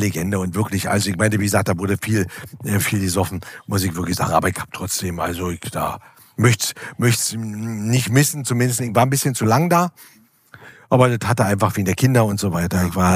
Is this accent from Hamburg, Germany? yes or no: no; Berlin, Germany; Als Berliner war kein Problem.